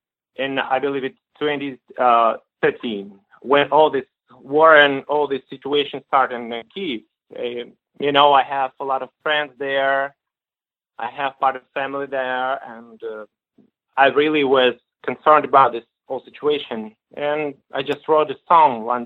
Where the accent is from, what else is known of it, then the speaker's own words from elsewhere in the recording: Russia; English is a second language; moved away; I'm from Russia.